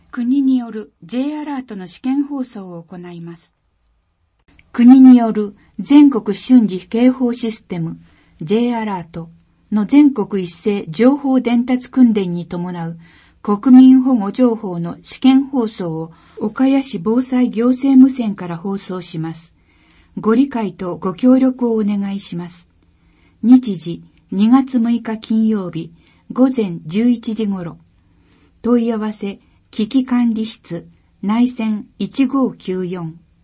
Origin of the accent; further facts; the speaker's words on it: New Zealand; Japanese is a second language; now in Japan; 私の母国ニュージーランドでは、今月が約2ヶ月間の夏休みを終え、新年度を迎える時期となります。